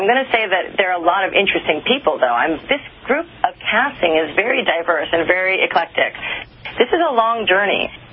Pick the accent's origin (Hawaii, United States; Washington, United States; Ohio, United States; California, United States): Hawaii, United States; Honolulu; born or raised there